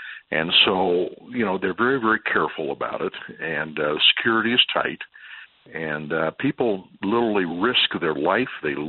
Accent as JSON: {"language": "English", "region": "Kansas", "country": "United States", "said": "And, I come from Kansas, and I barely speak Kansas."}